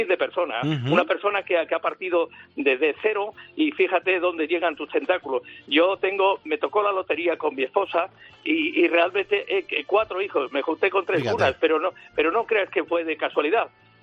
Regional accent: Almendralejo, Extremadura, Spain; soy de Almendralejo, pero he pateado toda España.

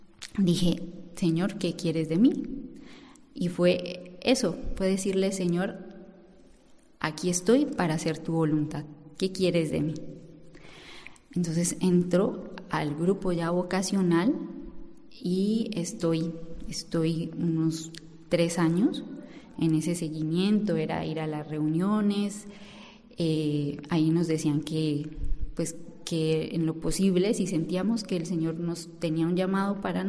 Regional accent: Popayán, Cauca, Colombia; now in Spain; Sí, soy de Colombia, de Popayán, concretamente.

